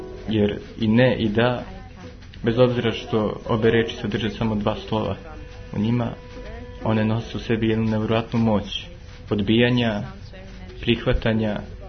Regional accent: Vienna, Austria; born there; Ja sam došao iz Beča. Ja sam rođen u Beču.

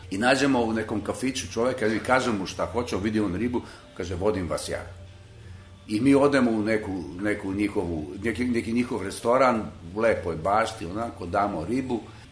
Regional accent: Novi Sad, Vojvodina, Serbia; ja kažem iz Novog Sada

